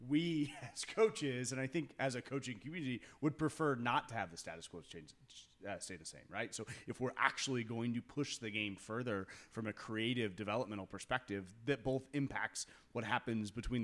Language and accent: English; Brazil; growing up in Brazil